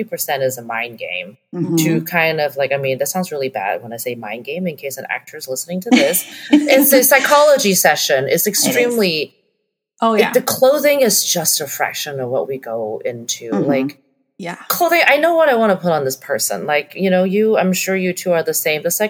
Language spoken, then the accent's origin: English; Hong Kong; also born or lived in Canada; But I grew up in Hong Kong.